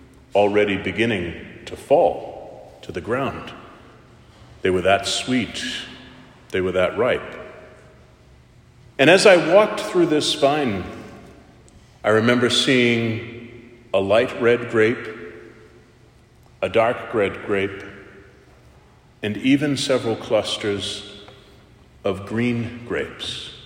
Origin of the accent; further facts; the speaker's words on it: Taunton, Massachusetts, United States; I grew up in Taunton.